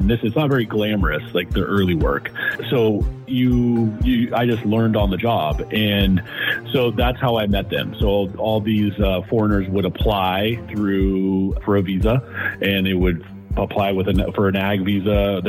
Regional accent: California, United States; So for me, I was born and raised in Sonoma County.

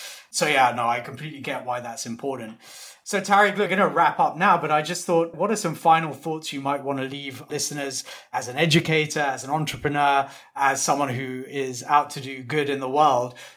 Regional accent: Kenya; I'm from Kenya originally.

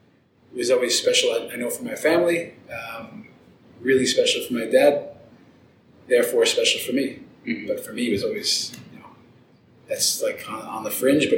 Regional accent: New York City, New York, United States; born there; But I was born in the Bronx.

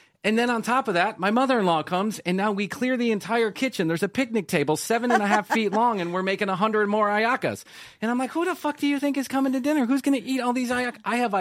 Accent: Ireland; I'm so happy to be a part of it because I am Irish. And in my Irish Catholic culture, we have a game.

